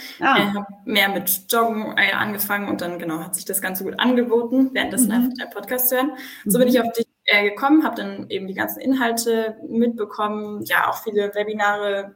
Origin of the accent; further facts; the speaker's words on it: Munich, Bavaria, Germany; 25 Jahre alt. Ich komme aus dem Süden von München.